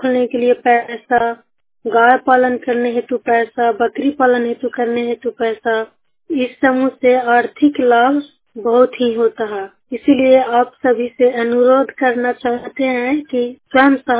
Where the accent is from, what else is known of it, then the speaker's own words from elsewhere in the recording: Kolhuwar, Bihar, India; ग्राम कोल्हुवार, पंचायत कोल्हुवार, थाना डुमरिया, जिला गया।